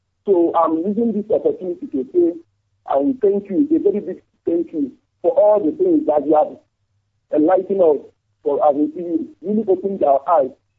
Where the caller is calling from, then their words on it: Malaysia; English is a second language; Yeah, I'm calling from Malaysia. I came from Ninja, the local government, Yapa Land.